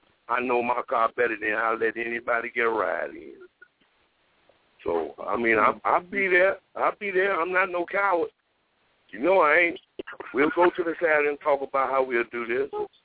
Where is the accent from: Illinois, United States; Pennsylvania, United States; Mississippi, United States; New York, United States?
Illinois, United States; Chicago; I'm from Chicago, 95th Street, and I'll be there to race.